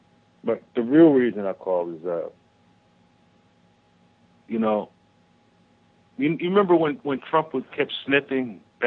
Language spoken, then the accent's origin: English; Philadelphia, Pennsylvania, United States; I grew up in Philadelphia. I've been reading that paper and New York Times my whole life.